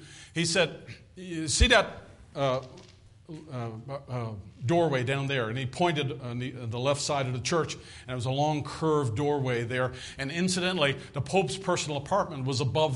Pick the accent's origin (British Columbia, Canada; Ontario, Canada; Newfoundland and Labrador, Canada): Newfoundland and Labrador, Canada; I said, we're from Canada. Where in Canada? Newfoundland. Oh, whoa, really? I was the only one from Newfoundland.